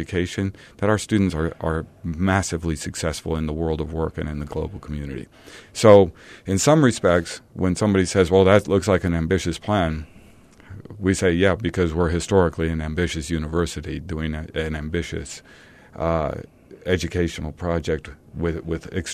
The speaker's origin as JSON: {"language": "English", "region": "Iowa", "country": "United States", "tie": "born or raised there", "said": "I did some of my growing up in Iowa. Well, in Iowa, there was a lot of agricultural programs there because it's an agricultural area of the country, right?"}